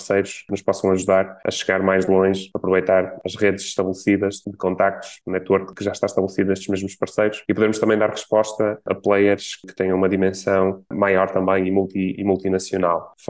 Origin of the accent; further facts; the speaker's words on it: Braga, Norte, Portugal; sou de Braga, sou uma das últimas gerações dos anos 80, sou ali de 89